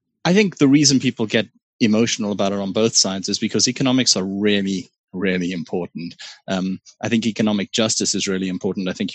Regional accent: Pretoria, Gauteng, South Africa; as somebody growing up in Waterkloof in Pretoria. As much as my parents were poorer than the other people on the street, as much as they were left-wing ANC supporters, all of that sort of stuff, as much as they were hippies

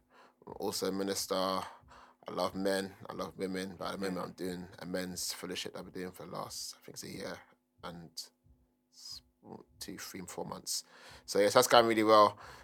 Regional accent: Nigeria; I'm Nigerian, 29. no, 29 next month

